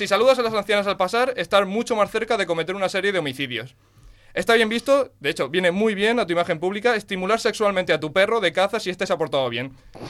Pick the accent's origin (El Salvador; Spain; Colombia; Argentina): Spain; Aspe, Valencian Community; Una aclaración, juro por las fiestas de mi pueblo que esto no ocurre en Aspe.